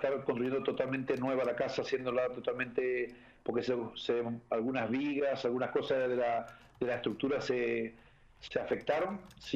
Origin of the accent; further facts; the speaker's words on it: Corrientes, Argentina; Yo soy correntino, de Corrientes